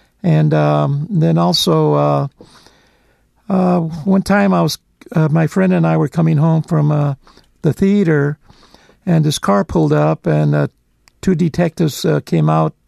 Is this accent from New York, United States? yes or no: no; Los Angeles, California, United States; Well, first we grew up in an area called Maravilla, Brooklyn and Kern, now Cesar Chavez and Kern. And then we moved to Boyle Heights, and we lived on Chicago Street in Chicago and Whittier.